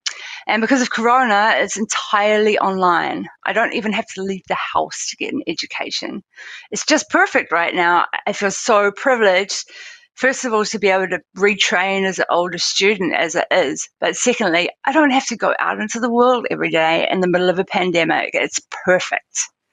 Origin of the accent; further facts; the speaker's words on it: New Zealand; I come from New Zealand, which is famous for being actually paradise.